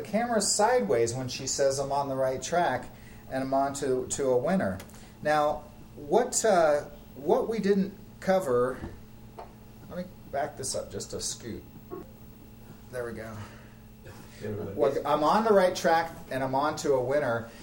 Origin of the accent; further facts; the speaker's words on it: Columbus, Ohio, United States; We grew up in Columbus, Ohio, where a prominent street downtown was called Gay Street